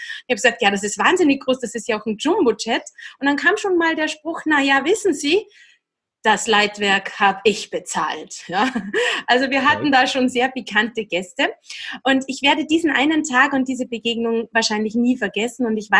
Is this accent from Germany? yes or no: no; Austria; Wintersaison bei uns in Österreich oder in der Schweiz natürlich sehr beliebt.